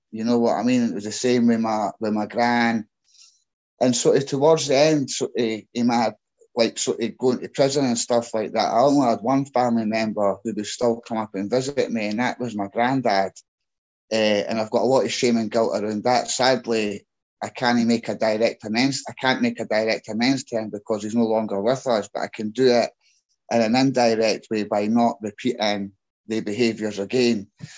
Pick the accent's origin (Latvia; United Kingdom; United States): United Kingdom; Edinburgh, Scotland; I'm from Edinburgh, Scotland.